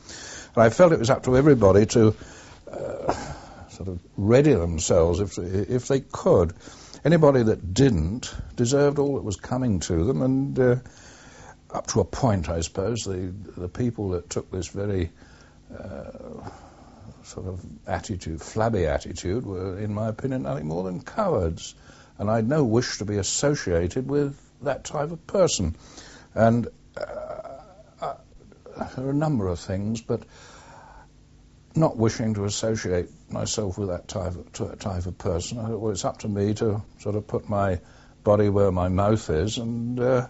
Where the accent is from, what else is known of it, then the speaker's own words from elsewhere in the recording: Croydon, London, United Kingdom; also born or lived in Norfolk; the 28th of August 1912, which makes me nearly 65 this year. I was brought up and educated in Croydon